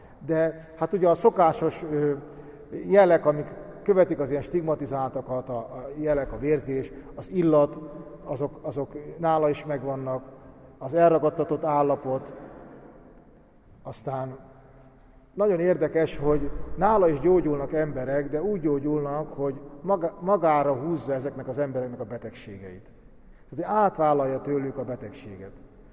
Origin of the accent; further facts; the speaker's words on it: Szolnok, Jász-Nagykun-Szolnok, Hungary; bocsánat, ha még nem mondtam volna, én is szolnoki vagyok